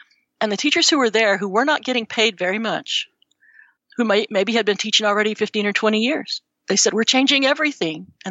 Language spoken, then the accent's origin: English; Espanola, New Mexico, United States; I finished my degree and went back to my hometown, Espanola, which is north of Santa Fe, to teach where I had gone to school